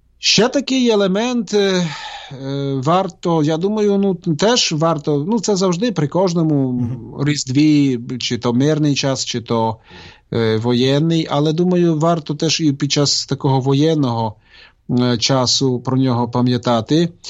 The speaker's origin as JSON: {"language": "Ukrainian", "region": "Zakarpattia Oblast", "country": "Ukraine", "said": "я походжу з Закарпаття, так?"}